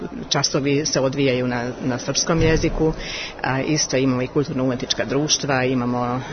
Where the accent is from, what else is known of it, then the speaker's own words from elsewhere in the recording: Hungary; I ja sam iz Mađarske stigla, što znači da i ja sam, i moji preci su pre 1690. godine stigli i dan danas očuvamo.